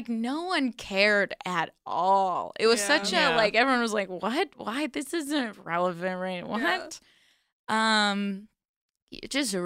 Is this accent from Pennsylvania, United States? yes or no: no; Florida, United States; Oh, yeah. Born and raised in Florida.